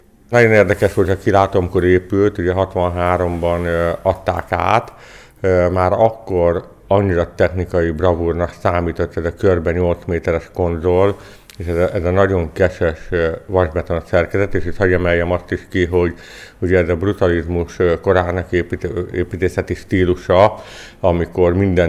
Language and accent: Hungarian; Miskolc, Borsod-Abaúj-Zemplén, Hungary; hagy emeljem ki külön örömömet, úgyis mint miskolci, úgyis mint építész, úgyis mint főépítész. Mint miskolci azért, hiszen az avasi kilátó Miskolc jelképe